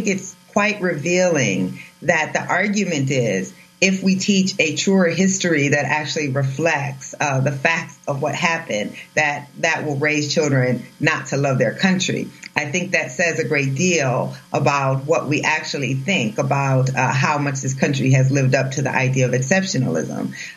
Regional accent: Iowa, United States; including in my home state of Iowa, where I am right now

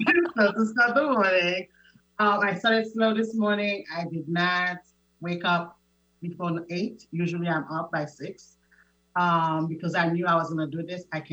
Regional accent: Haiti; So I am originally from Haiti. I was born and raised. So the island life is more relaxed.

